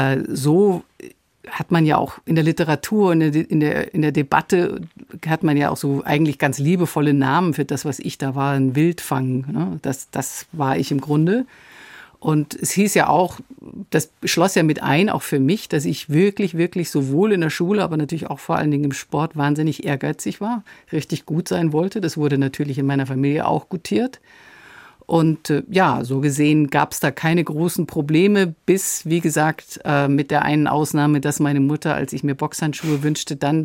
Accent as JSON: {"language": "German", "town": "Munich", "region": "Bavaria", "country": "Germany", "tie": "born or raised there", "said": "Schwabing. Ich bin am Luitpoldpark aufgewachsen."}